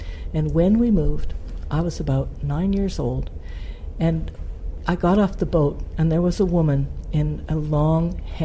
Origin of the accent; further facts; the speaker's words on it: Canada; because I'm Canadian